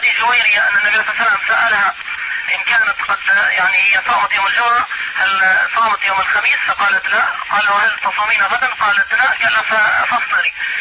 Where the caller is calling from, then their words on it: Mecca, Makkah Province, Saudi Arabia; يا أخي أنا بكلمك يعني من مكة